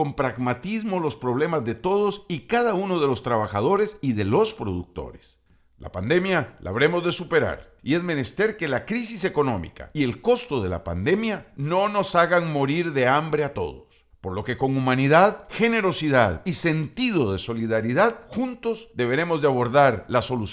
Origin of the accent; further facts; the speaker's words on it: Costa Rica; Somos los costarricenses quienes con nuestro consumo e impuestos a nuestro ingreso sufragamos los costos del Estado.